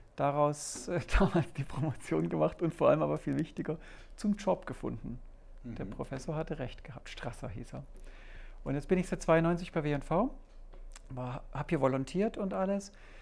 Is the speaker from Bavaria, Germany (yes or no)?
no; Stuttgart, Baden-Württemberg, Germany; Wo komme ich her? Ich bin in Stuttgart aufgewachsen. Man hört viele Zischlaute noch bei mir